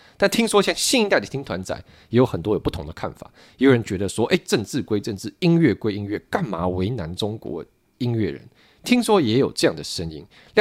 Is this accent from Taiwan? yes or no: yes; Taiwan; 我们台湾人也没有那么无聊会去抓你说，为什么你不讲台湾台北，为什么不讲台湾屏东